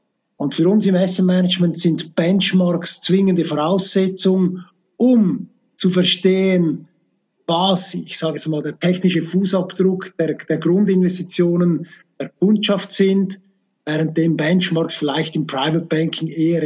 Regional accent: Uri, Switzerland; ich komme aus dem Kanton Uri

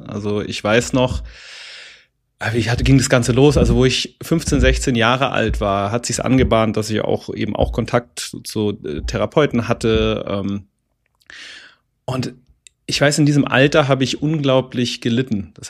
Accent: Reichersbeuern, Bavaria, Germany; also born or lived in Munich; ich bin 1990 geboren in München und wir sind mit meiner Familie, also meiner Vater, Mutter, in einem Ort namens Reichersbeuern aufgewachsen, in einer Doppelhaushälfte.

